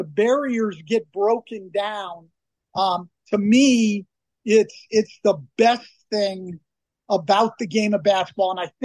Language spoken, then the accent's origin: English; California, United States; I grew up in the Bay Area in California where the Black Panthers started in Oakland